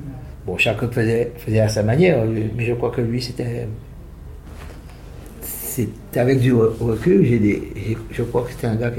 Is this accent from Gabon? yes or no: no; Guadeloupe, France; Je suis un Guadeloupéen qui connaît pas mal de gens